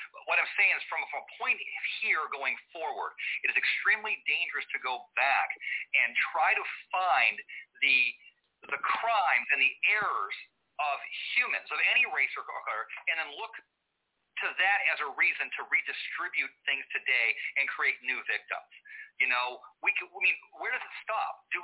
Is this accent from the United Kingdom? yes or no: no; Ireland; Do I, as an Irishman, go back and say